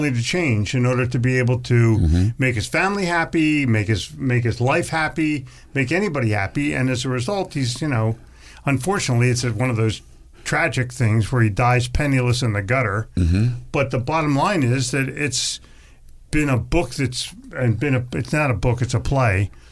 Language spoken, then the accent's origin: English; Philadelphia, Pennsylvania, United States; So I'm from Philly, exit 4.